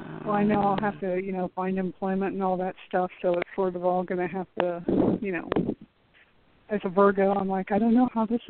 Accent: Ohio, United States; Actually, I was born in Ohio, but I didn't live in Cincinnati.

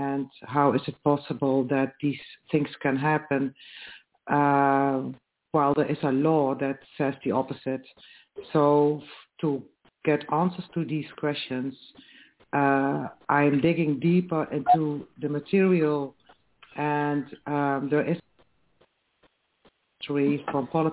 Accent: Netherlands; I come from the Netherlands. I work as a psychosocial therapist and philosopher with incarcerated people here in the Netherlands.

